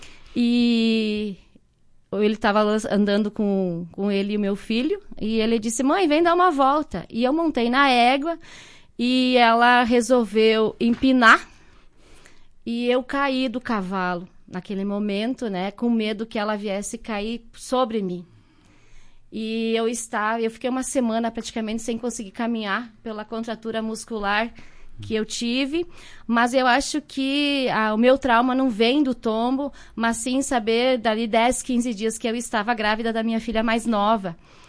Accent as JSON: {"language": "Portuguese", "town": "Tapejara", "region": "Rio Grande do Sul", "country": "Brazil", "tie": "born there", "lives_now": "Água Santa, Brazil", "said": "Nasci em Tapejara, né? E a minha cidade atual é Água Santa."}